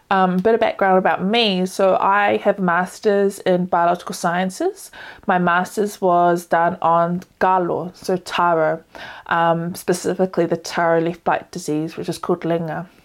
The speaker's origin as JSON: {"language": "English", "region": "Auckland", "country": "New Zealand", "tie": "born or raised there", "said": "And so I'm a New Zealand-born Samoan woman, born and raised in Auckland, raised with a lot of animals."}